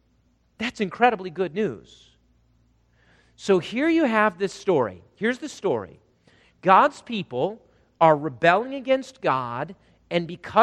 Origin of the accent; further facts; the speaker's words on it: South Dakota, United States; I grew up in South Dakota, cattle country, horse country.